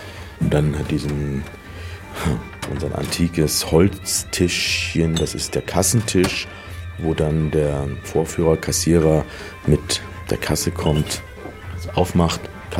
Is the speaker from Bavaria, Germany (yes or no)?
yes; Munich, Bavaria, Germany; Ich bin ein echter Münchner, obwohl man das nicht hört. München geboren, München aufgewachsen und immer noch hier lebend seit vielen Jahren.